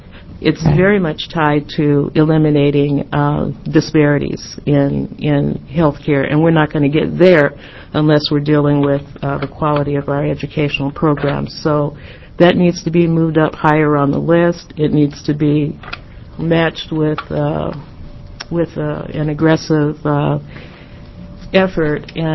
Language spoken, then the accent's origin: English; Oregon, United States; I grew up in Oregon, but was counseled away from the opportunity because of discrimination.